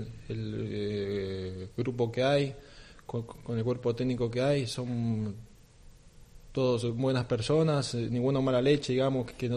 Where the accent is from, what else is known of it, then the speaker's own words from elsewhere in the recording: Mendoza, Argentina; now in Spain; Es una ciudad de montaña, Mendoza es una ciudad de montaña, muy seca.